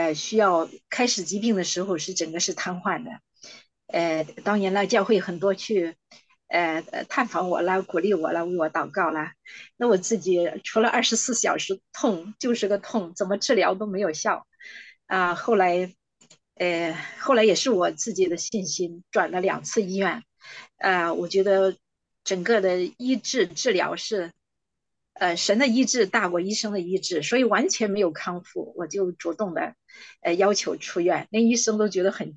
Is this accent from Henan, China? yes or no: yes; Henan, China; 因为我是来自河南的，我小时候我们家里面就是，比如说是送葬或者是。娶媳妇满村人都是围观的